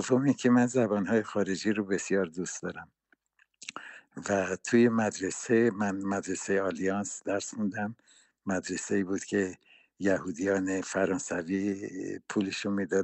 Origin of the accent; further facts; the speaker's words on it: Tehran, Tehran Province, Iran; من در شهر تهران، در سرچال تهران، در محله یهودیان متولد شدم